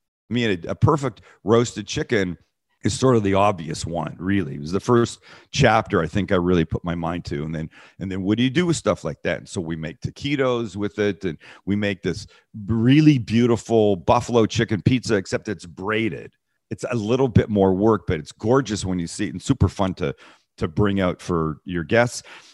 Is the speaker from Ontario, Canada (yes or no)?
no; Vancouver, British Columbia, Canada; I'm from Vancouver, Canada, by the way.